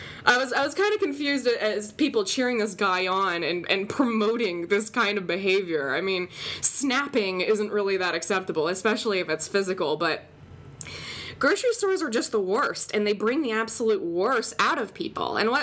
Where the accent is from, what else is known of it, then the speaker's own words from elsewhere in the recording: Florida, United States; In my home state yesterday, an old man physically rammed his shopping cart into another old man who had unloaded more than 20 items into the express lane. Okay, this is at Walmart in Tampa, I believe.